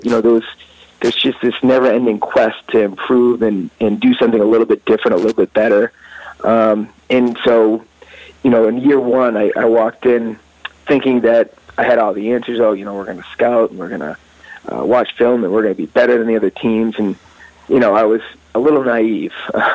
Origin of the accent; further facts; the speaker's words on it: North Andover, Massachusetts, United States; I grew up in North Andover, so it was sort of an easy transition